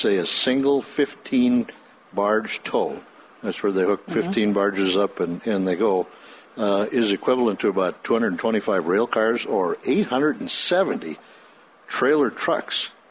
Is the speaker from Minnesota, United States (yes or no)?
yes; Minneapolis, Minnesota, United States; Kristen, I grew up in Minneapolis and in Minnesota